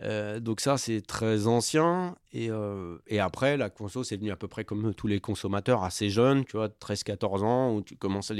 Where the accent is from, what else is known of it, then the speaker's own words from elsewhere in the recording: Bry-sur-Marne, Île-de-France, France; moi j'ai grandi dans le Val-de-Marne, dans une famille aisée, j'ai un père médecin, et en même temps dans une ville où il y avait un grand brassage social, ce qui est assez rare en fait. Moi je vivais à Brie-sur-Marne, dans les Hauts-de-Brie